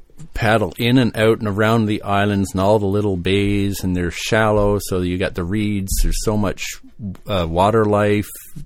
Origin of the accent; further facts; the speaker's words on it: Newfoundland and Labrador, Canada; I grew up in Newfoundland. My father was a guide.